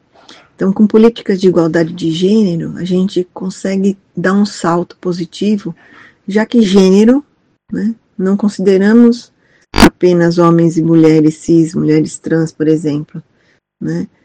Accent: São Paulo, Brazil; A minha graduação foi feita em Física e a pós-graduação em Astronomia, lá em São Paulo, que é a minha cidade natal.

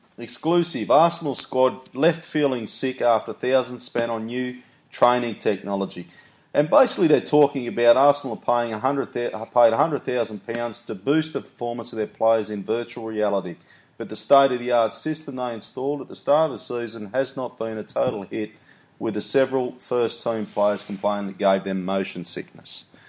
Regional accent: Australia; I'm an Aussie.

